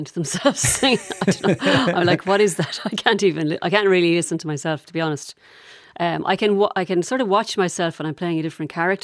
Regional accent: Galway, Connacht, Ireland; born or raised there

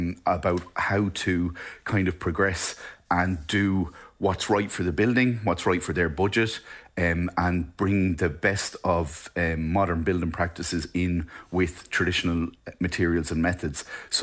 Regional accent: Connacht, Ireland; now in Leitrim, Ireland; I'm from Mayo originally

